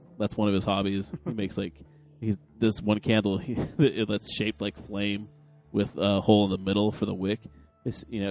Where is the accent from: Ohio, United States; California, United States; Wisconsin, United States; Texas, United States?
California, United States; La Mirada; You see, my hometown, La Mirada, still allows fireworks, but they have outlawed certain ones.